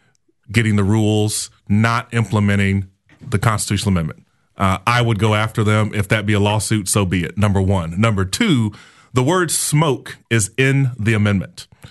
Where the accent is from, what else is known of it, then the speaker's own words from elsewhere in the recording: Jacksonville, Florida, United States; born there; We're actually in Jacksonville, and I was born in Jacksonville.